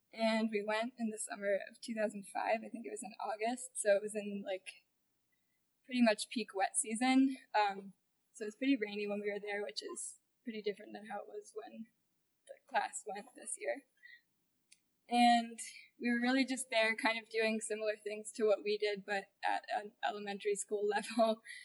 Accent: Westchester, New York, United States; I'm a neuroscience major, senior. I'm from Westchester, New York.

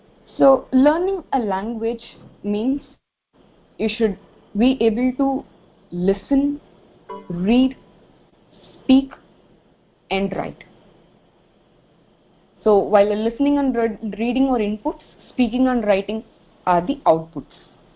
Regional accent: Tamil Nadu, India; first language Tamil; See, I'm from Tamil Nadu, I speak Tamil.

